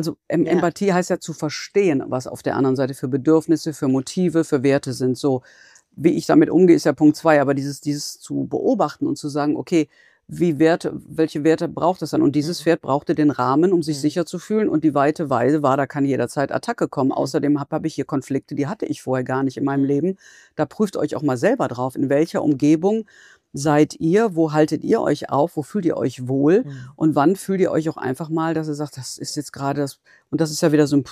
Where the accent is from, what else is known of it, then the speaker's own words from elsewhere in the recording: Cologne, North Rhine-Westphalia, Germany; ich bin Kölnerin